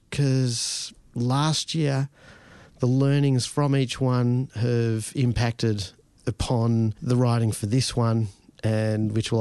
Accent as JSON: {"language": "English", "country": "Australia", "said": "and celebrated actually being Australian."}